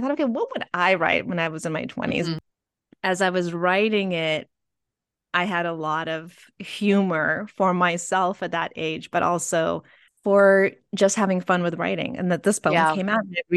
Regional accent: Ukraine; first language Russian; English is a second language; because I'm a Russian speaker from Ukraine. So I was born in Ukraine, and many people from Ukraine speak fluent Russian for complicated reasons as well.

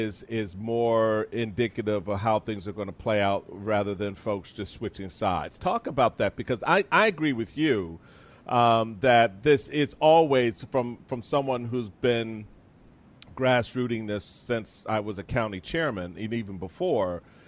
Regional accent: Washington, District of Columbia, United States; I grew up in Washington, D.C.

